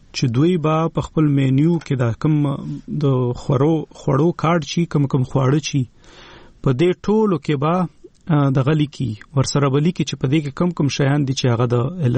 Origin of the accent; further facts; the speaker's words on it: Khyber Pakhtunkhwa, Pakistan; زه د وزیرستان یم